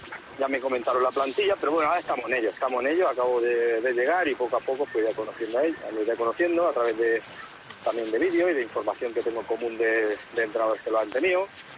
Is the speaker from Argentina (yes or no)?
no; Súria, Catalonia, Spain; Yo he estado en el primer equipo de mi pueblo, que es el Centro Sport Súria.